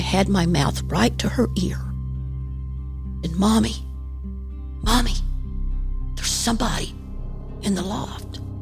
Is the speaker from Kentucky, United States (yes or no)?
yes; Kentucky, United States; I grew up in Eastern Kentucky. You either live in a holler or you live on a ridge. We lived on the ridge. A little two-room house with no running water.